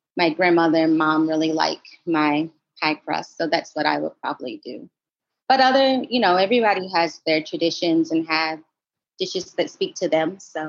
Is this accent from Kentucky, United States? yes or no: yes; Louisville, Kentucky, United States; but I think maybe because where I'm from Louisville, a lot of times the food kind of feels more pan-Southern than anything.